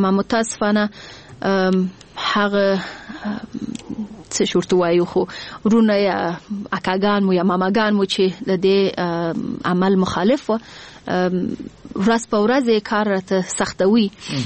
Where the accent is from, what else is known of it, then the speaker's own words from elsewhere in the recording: Afghanistan; also born or lived in Pakistan / United States; او دا وایم چې په امریکا کې ومه ګرد عمر به ما دا فکر کوي چې زه افغان یم.